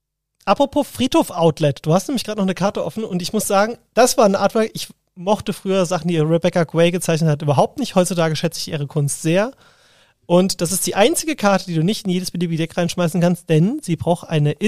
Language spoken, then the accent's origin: German; Rhineland-Palatinate, Germany; also born or lived in Lower Saxony; ich bin ja in der Nähe von Kaiserslautern quasi aufgewachsen, auch wenn ich gebürtiger Niedersachse bin